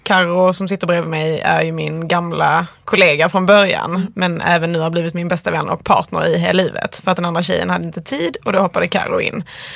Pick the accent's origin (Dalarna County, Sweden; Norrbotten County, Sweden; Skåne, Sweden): Skåne, Sweden; now in Stockholm, Sweden; när jag kommer från Skåne.